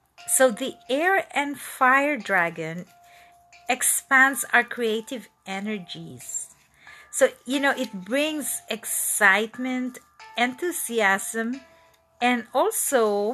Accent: Manila, Metro Manila, Philippines; His master is actually from Manila, Philippines. So the founder of this pranic group is from my hometown.

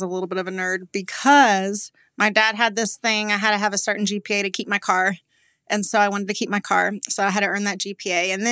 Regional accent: Sugar Land, Texas, United States; I grew up in Sugarland, went to Tech, graduated from Tech, started teaching.

